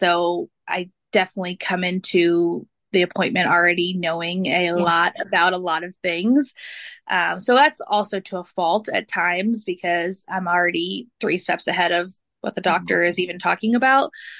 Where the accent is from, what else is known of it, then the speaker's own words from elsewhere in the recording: East Coast, United States; I grew up on the East Coast and then I went to college in the Midwest, mm-hmm, and I married someone from the Midwest. So we live here in Northwest Kansas in a very rural area.